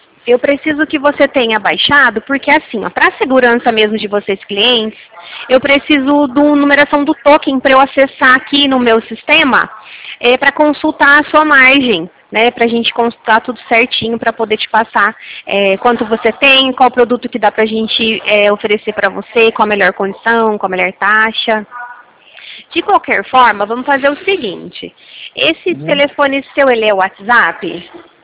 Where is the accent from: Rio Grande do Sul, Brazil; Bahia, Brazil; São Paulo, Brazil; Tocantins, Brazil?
São Paulo, Brazil; Sou paulista, mas aí eu sou flamengo também.